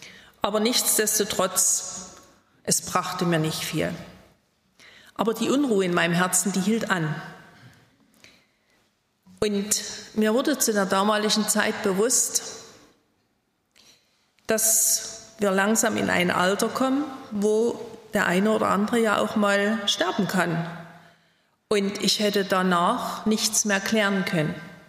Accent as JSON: {"language": "German", "town": "Radebeul", "region": "Saxony", "country": "Germany", "said": "wir lebten schon viele Jahre hier. Wir stammen aus Ostsachsen, aus Radebeul bei Dresden."}